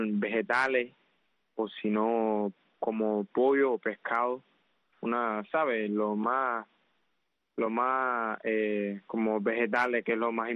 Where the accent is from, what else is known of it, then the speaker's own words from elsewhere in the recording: Cuba; somos muy unidos, somos cubanos también